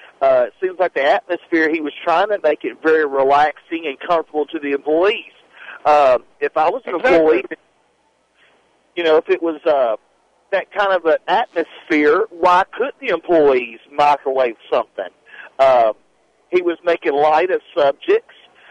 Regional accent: the South, United States; Mr. Green, I'm showing you respect. I'm from the South.

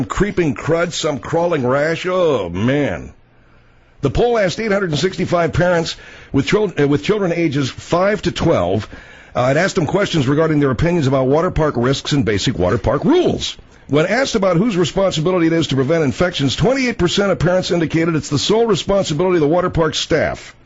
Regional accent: Arcadia, California, United States; I mean, I grew up in Arcadia, California, and we had a huge public pool in the summertime.

